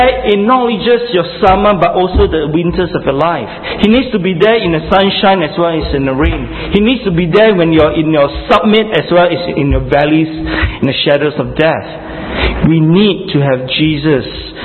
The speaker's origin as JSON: {"language": "English", "country": "Singapore", "said": "at the end of the day, I am still a Singaporean."}